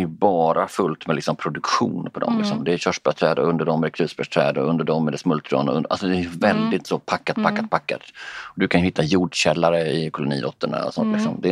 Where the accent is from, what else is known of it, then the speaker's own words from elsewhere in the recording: Båstad, Skåne, Sweden; när jag växte upp i Båstad, så i Laholm, Båstad är fortfarande pyttelitet, det är 6000 personer som bor i tätorten Båstad och det är ju 36000 på sommaren, brukar man säga.